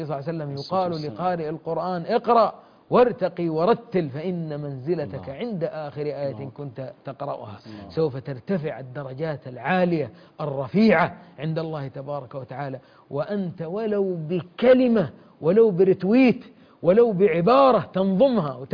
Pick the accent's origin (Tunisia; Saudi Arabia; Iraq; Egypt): Saudi Arabia; Jeddah, Makkah Province; عندنا في جدة